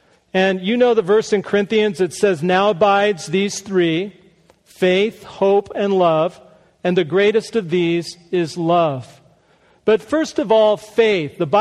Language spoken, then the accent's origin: English; California, United States; Now, I grew up in Southern California, so I could show you pictures of like 6.5 earthquakes that I've been